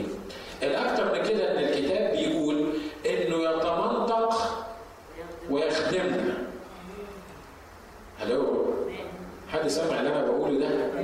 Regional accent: Egypt; عشان كده عندنا في مصر كانوا كل يوم خميس

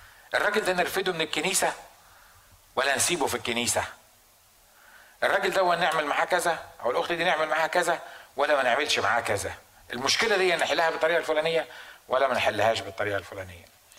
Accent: Egypt; عندنا في مصر

